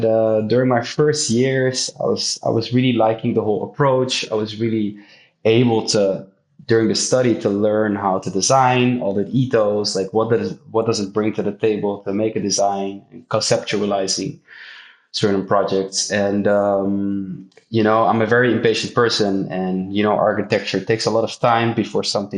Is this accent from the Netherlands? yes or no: yes; Amsterdam, North Holland, Netherlands; Born and raised in Amsterdam. And my name is, it's a French name. I was not born in France. I have not a lot of connections with France